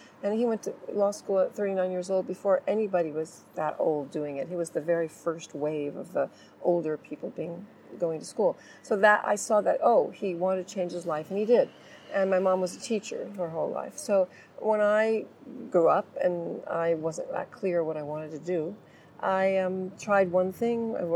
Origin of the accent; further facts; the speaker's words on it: California, United States; moved away; I'm American, I'm a networker. And what happened is I come from California, Silicon Valley